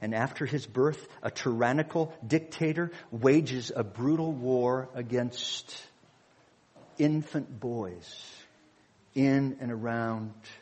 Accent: Minnesota, United States; No, I'm from Minnesota.

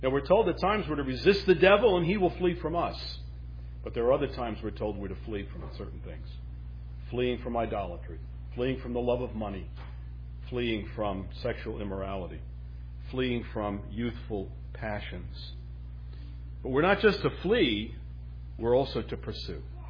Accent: New York, United States; Being a New Yorker, it's New York humor

